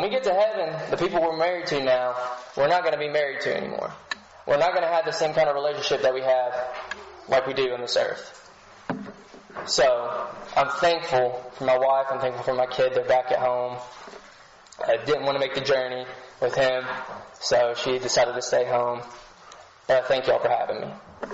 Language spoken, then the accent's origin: English; Kentucky, United States; I come from Western Kentucky.